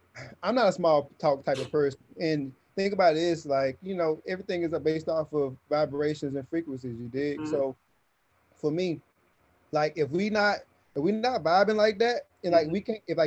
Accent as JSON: {"language": "English", "town": "Hattiesburg", "region": "Mississippi", "country": "United States", "tie": "born or raised there", "also_born_or_lived": "Oklahoma City / Las Vegas", "said": "Well, I am from Hattiesburg, Mississippi. I was born in Oklahoma City, raised. I was in Vegas for a minute, then we moved back to Mississippi when I was like 6, 7. I'm country."}